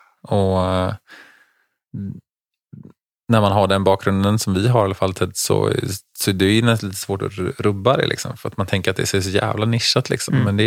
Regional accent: Onsala, Halland County, Sweden; när jag växte upp i Onsala

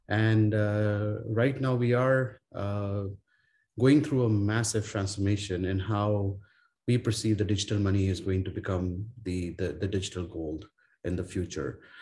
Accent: Amritsar, Punjab, India; also born or lived in New Delhi; I was born in India in 1980.

